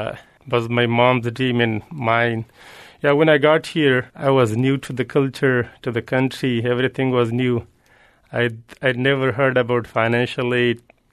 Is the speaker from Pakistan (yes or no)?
yes; Pakistan; now in New Haven, United States; Yeah, I was born and raised in Pakistan in the refugee camp when Soviet Union, they had taken Afghanistan.